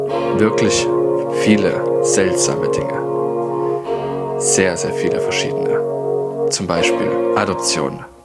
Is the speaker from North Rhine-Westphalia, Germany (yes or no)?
no; Nebitzschen, Saxony, Germany; Weißt du übrigens, wo ich herkomme? Ich bin aus Nebitzschen.